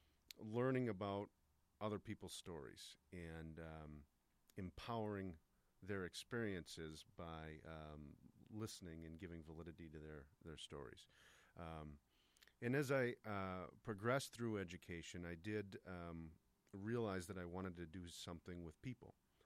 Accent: Milwaukee, Wisconsin, United States; I grew up in the Milwaukee area.

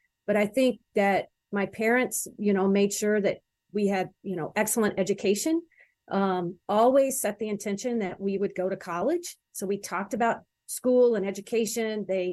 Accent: Louisville, Kentucky, United States; also born or lived in Owensboro; And I was born in Owensboro, Kentucky, Western Kentucky, but our family moved to Louisville, Kentucky.

